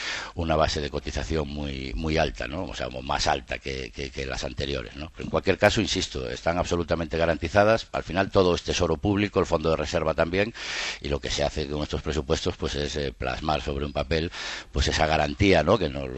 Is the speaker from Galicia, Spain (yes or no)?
yes; Galicia, Spain; yo que soy gallego